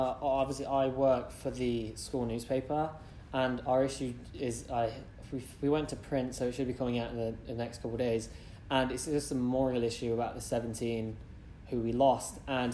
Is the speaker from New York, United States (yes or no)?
no; Florida, United States; but then other times we just say, oh, we're from South Florida, because you know, you don't want to bring it up